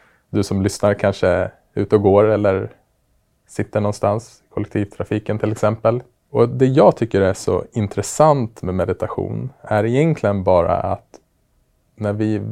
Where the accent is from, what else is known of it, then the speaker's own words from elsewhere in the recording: Västerås, Västmanland County, Sweden; du har arbetat en tid i Västerås, min hemstad.